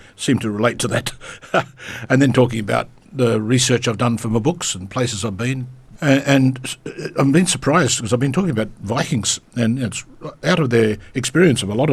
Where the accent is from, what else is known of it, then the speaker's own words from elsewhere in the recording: Broome, Western Australia, Australia; born there; Yes, I was born in Broome.